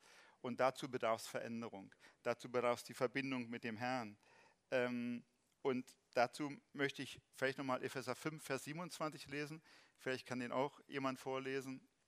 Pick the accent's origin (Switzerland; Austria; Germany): Germany; East Germany; ich bin ja ostdeutsch sozialisiert, ich bin in der DDR groß geworden.